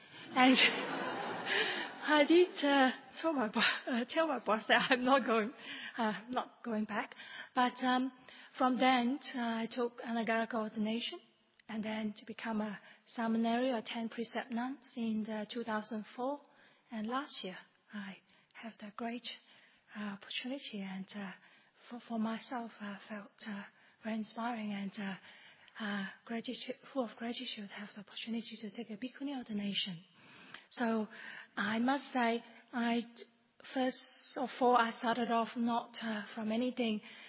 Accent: Perth, Western Australia, Australia; I'm from Perth as well, and work in Perth, study in Perth.

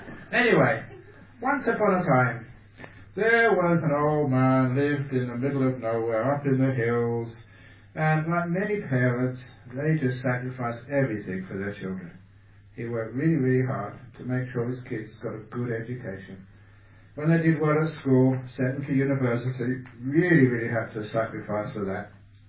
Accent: Australia; Any Australians here other than me? Well, okay, well, I'm Australian too, so it doesn't really matter.

